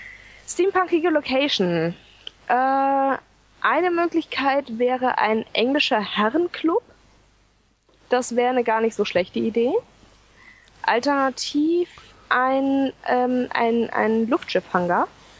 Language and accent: German; Berlin, Germany; Wir sind beide aus Berlin und ich mag sie.